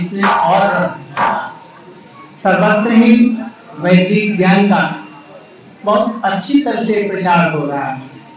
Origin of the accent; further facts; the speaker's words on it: Vrindavan, Uttar Pradesh, India; मथुरा वृंदावन के रहने वाले हैं